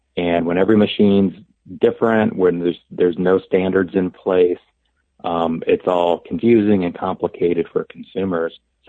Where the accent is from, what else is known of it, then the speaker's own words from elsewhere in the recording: East Moline, Illinois, United States; I grew up in the Quad Cities in East Moline, Illinois.